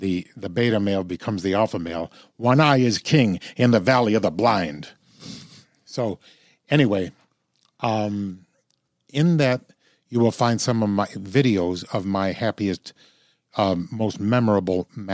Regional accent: Illinois, United States; I'm from Illinois, so we're the land of Lincoln. We got it on our license plate.

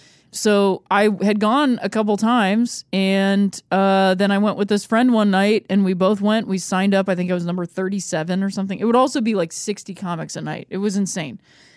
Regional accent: Akron, Ohio, United States; So I grew up in Akron, Ohio, and mm-hmm. Single mom, also lived with my grandparents.

